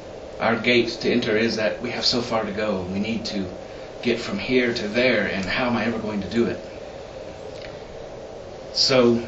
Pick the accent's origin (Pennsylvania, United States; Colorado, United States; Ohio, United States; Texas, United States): Colorado, United States; Colorado Springs; So I'm still here. And I grew up here in Colorado Springs, so.